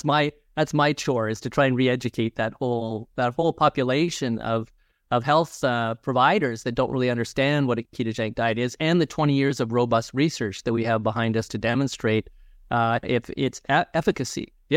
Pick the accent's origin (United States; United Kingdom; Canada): Canada; I'm Canadian, but we still use that term.